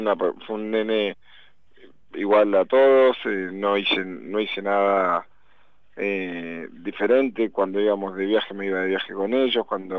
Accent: Loncopué, Neuquén, Argentina; Por más que yo soy neuquino, soy del norte, soy de Loncopué, y tenemos ahí Cadiagüe cerquita.

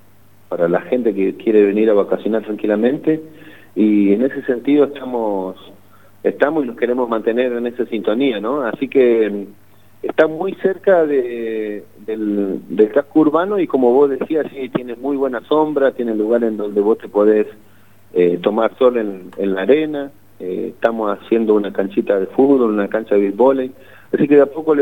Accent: Zapala, Neuquén, Argentina; soy un paisano acá de pueblo, digamos, si bien nací en Zapala, digamos, me crié ahí, en donde mis viejos viven ahí en el barrio Jardín

